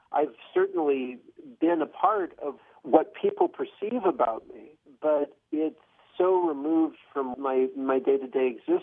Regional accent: New York, United States; born there; now in Los Angeles, United States; I was born in New York

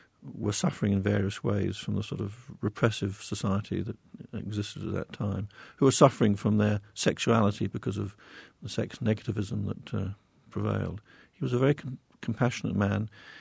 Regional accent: England, United Kingdom; As an Englishman

